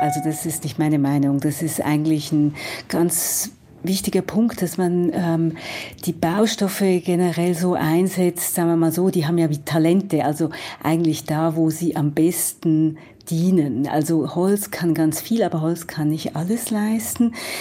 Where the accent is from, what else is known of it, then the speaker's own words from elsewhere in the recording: Switzerland; Also ich komme aus der Schweiz und bin sozusagen groß geworden mit einem unglaublich gut funktionierenden öffentlichen Verkehr.